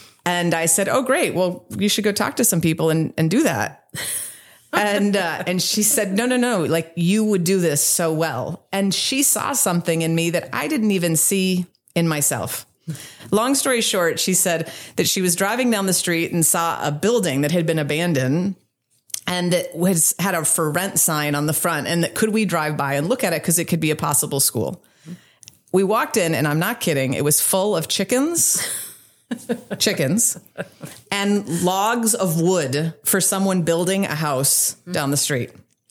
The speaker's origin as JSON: {"language": "English", "region": "Colorado", "country": "United States", "tie": "born or raised there", "also_born_or_lived": "Costa Rica", "said": "I have no connection to Indiana. I was raised in Colorado, spent those 20 years in Costa Rica, and had no interest in moving to the Midwest or to Indiana."}